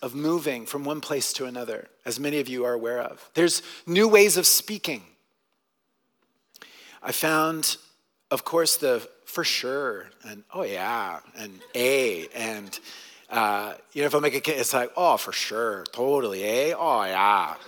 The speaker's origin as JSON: {"language": "English", "region": "Oklahoma", "country": "United States", "tie": "born or raised there", "also_born_or_lived": "Costa Rica / Colombia / Texas", "moved": "as an adult", "lives_now": "Canada", "said": "a little kid, I spent time living in Costa Rica, and then later for 7 years in Colombia. And then I was born in Texas, and then spent my high school years in Oklahoma."}